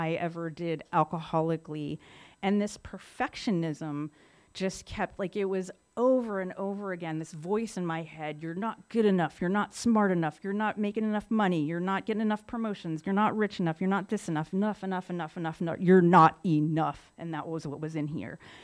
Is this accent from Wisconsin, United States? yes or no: no; Philadelphia, Pennsylvania, United States; I grew up in Philadelphia, by the way.